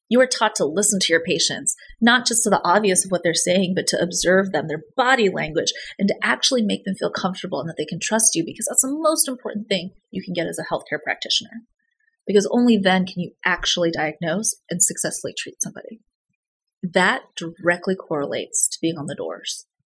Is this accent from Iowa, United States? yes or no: yes; Fort Dodge, Iowa, United States; as I would in my hometown of Fort Dodge. People in Fort Dodge understand the story